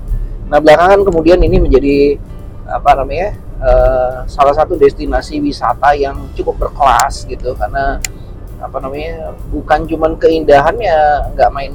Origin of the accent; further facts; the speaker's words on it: Sumatra, Indonesia; now in Java, Indonesia; Saya berasal dari Sumatera, sudah pasti saya menginjakkan kaki di sana, terus saya tinggal di sini, di Jawa.